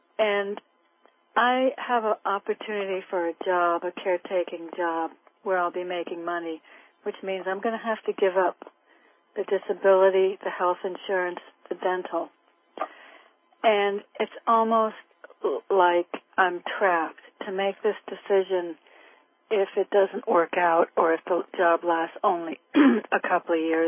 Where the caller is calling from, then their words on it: Connecticut, United States; I'm in Connecticut. It's the first time I'm talking to you.